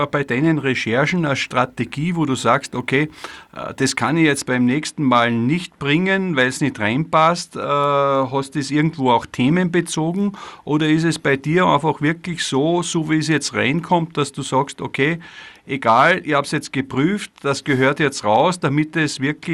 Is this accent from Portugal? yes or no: no; Austria; bei uns in Österreich